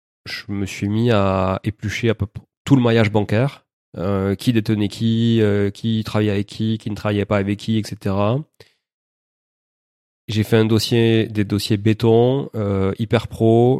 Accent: Toulouse, Occitanie, France; On le sait, quand on est Toulousain, on dit toujours on est à une heure de tout.

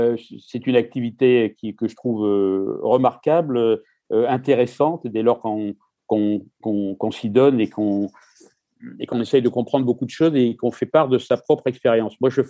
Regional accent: Marseille, Provence-Alpes-Côte d'Azur, France; born there; Je suis né à Marseille. Alors, Marseille, c'est une ville extrêmement cosmopolite.

